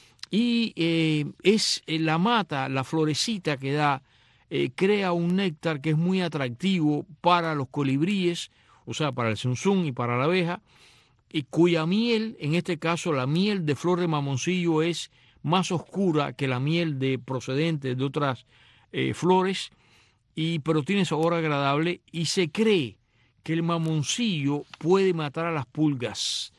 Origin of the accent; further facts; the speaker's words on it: Varadero, Matanzas, Cuba; Yo me recuerdo tan de niño en Varadero, en Matanzas, en mi infancia, en los años 60, estar sentado en la arena